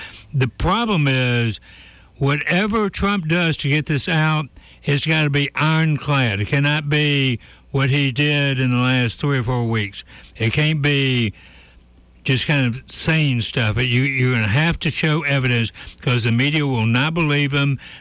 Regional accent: Tallahassee, Florida, United States; But I tell you what, I love growing up in Tallahassee

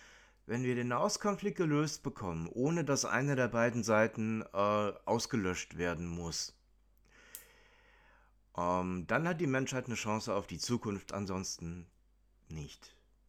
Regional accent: Germany; Ich als Deutscher habe die Wahl ja gar nicht. Für mich wurde das bereits entschieden, aufgrund der Taten meiner Großeltern.

